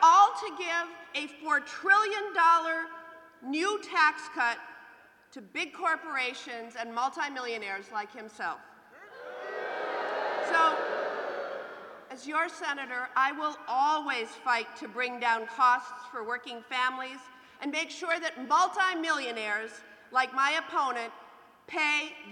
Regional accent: Madison, Wisconsin, United States; to be in my hometown of Madison, Wisconsin

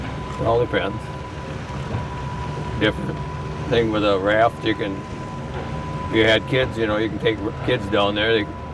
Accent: New London, United States; Yeah, I grew up in New London. I've been here all my life.

